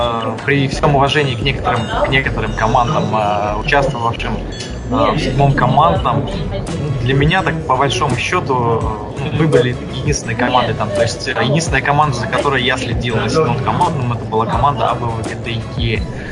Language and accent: Russian; Omsk, Omsk Oblast, Russia; born there; now in Krasnodar, Russia; я родился в Омске, сейчас живу в Краснодаре.